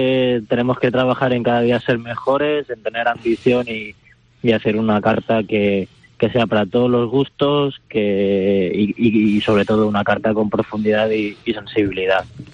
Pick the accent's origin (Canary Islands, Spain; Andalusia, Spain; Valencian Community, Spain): Valencian Community, Spain; y yo como valenciano es algo que defiendo.